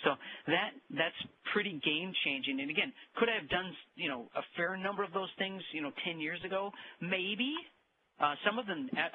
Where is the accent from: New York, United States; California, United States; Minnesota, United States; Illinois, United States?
Minnesota, United States; Minneapolis; I grew up in Minneapolis area, so I love it back there.